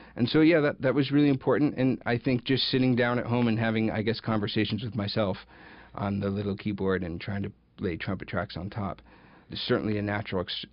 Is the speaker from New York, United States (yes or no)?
yes; Ithaca, New York, United States; I grew up in Ithaca. I moved here right before kindergarten.